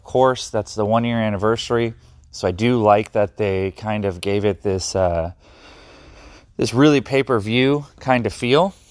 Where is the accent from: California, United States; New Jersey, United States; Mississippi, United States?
California, United States; Sacramento; I like to try to claim Brian Cage because he's from Chico and I'm from Sacramento